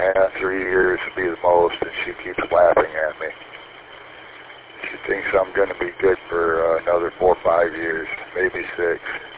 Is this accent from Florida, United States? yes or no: no; Yale, Michigan, United States; also born or lived in Texas; Well, I grew up in Yale, north of there. I know where that's at. That's where I went to school and grew up.